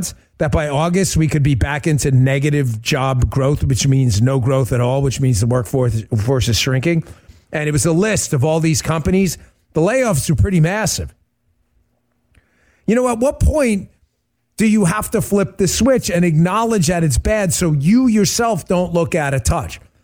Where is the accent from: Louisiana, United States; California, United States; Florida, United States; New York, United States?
New York, United States; We're screamers from New York.